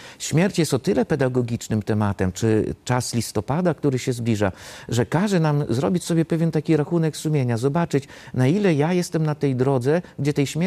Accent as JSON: {"language": "Polish", "region": "Masovian Voivodeship", "country": "Poland", "tie": "born or raised there", "said": "Ja się wychowywałem za siedlcami u dziadków na wiosce"}